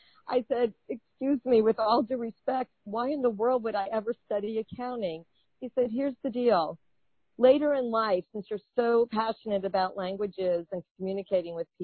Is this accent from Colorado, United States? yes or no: no; Miami Beach, Florida, United States; moved away as an adult; also born or lived in New York; I was born and raised in Miami Beach, Florida. I am a native Floridian. I did the opposite where many people from New York, you know, end up in Florida. I actually left Florida as it was to go to law school